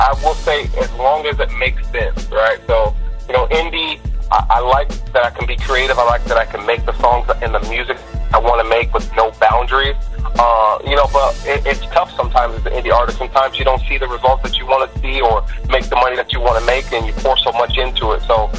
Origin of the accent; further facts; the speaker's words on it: Bremerton, Washington, United States; I am from the Seattle area. Most notably, it's called a small town called Bremerton.